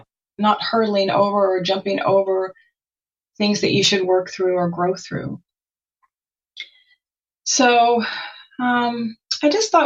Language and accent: English; Texas, United States; And I always knew what it was because I grew up in Texas, the panhandle of Texas.